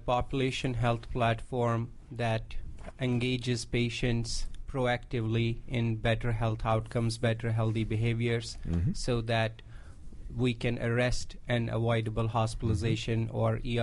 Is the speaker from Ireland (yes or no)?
no; India; moved away as an adult; now in United States; I'm from India.